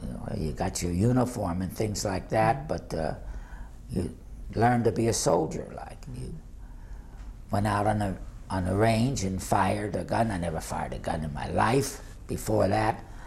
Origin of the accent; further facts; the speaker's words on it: Cincinnati, Ohio, United States; I was raised in Cincinnati.